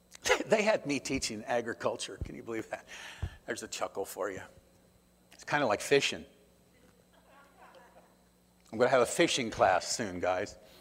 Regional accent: Indianapolis, Indiana, United States; Here's a city boy. Okay, I grew up in Indianapolis, all right

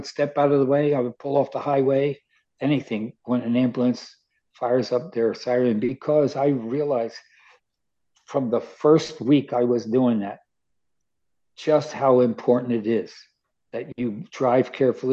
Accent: Baltimore, Maryland, United States; I grew up in Baltimore in the streets, had a lot of fun, skinned my knee a number of times

